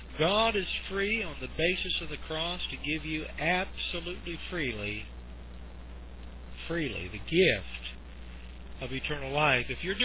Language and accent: English; Ohio, United States; also born or lived in South Florida; now in South Carolina, United States; I'm from South Carolina. Not originally. Originally from Ohio, and I was a transplant to South Florida